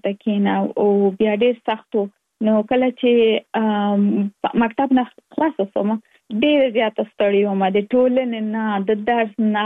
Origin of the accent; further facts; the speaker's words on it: Kabul, Afghanistan; now in Virginia, United States; زه اف کورس د افغانستان یم. په افغانستان کې زیږیدل، لومړنۍ زده کړې مې په افغانستان په کابل کې تر سره کړې دي او وروسته لاغه که من ټول چی یو مسافر شوم په امریکا کې، اوس په ورجینیا ایالت کې ژوند کوم.